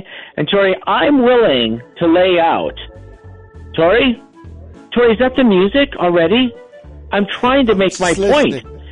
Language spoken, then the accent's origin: English; River Hills, Wisconsin, United States; when I was growing up in River Hills, my parents struggled a little bit